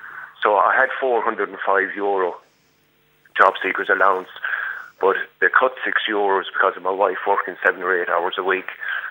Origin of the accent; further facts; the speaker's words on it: Limerick, Munster, Ireland; In a village here in County Limerick. I'm from Limerick City myself, but we bought a house out here in 2007.